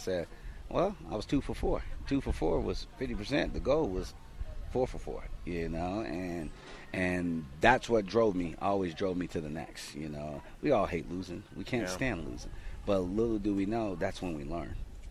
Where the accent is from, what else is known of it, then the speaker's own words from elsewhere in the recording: Oklahoma City, Oklahoma, United States; also born or lived in Ohio / Pennsylvania / New York / Wyoming; now in Colorado, United States; We're originally from Oklahoma, but we've gotten to see the world too. You know, we've gotten to travel, you know, live in Ohio, Pennsylvania, New York, Wyoming, and so now Colorado.